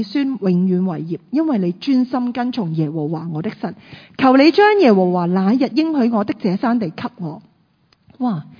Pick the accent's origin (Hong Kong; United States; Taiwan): Hong Kong; 那我们今天我们香港人可能屋企都会养一只毛蟹